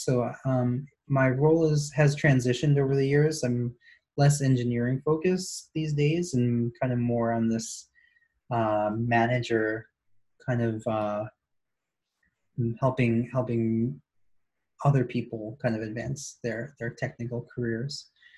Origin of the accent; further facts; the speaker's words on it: New York, United States; I also liked that I grew up in New York. So NYU was pretty close to home, to my parents' house.